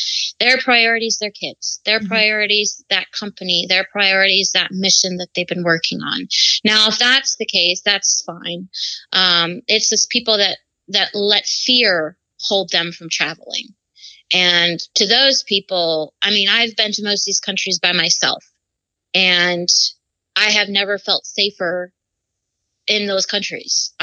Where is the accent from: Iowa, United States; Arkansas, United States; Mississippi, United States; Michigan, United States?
Michigan, United States; Grand Rapids; also born or lived in Encinitas, California; I was born in Encinitas, California, which is basically in San Diego, California, Southern California. And my family moved our family to Michigan, Grand Rapids, Michigan, when I was around 10, 11 years old.